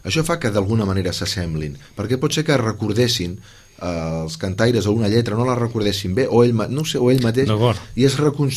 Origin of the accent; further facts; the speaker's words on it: Sant Pere de Ribes, Catalonia, Spain; jo soc de Sant Pere de Ribes